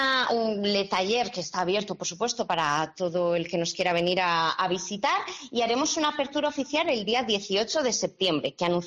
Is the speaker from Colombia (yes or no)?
no; Segovia, Castile and León, Spain; Yo quería volver a Segovia, de donde soy, donde tengo mi familia y mis amigos